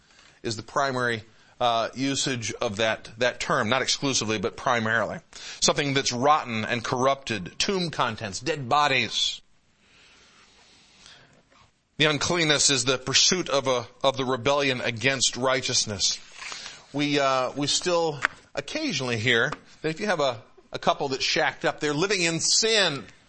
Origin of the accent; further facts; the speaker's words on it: Detroit, Michigan, United States; I grew up in the Metro Detroit area.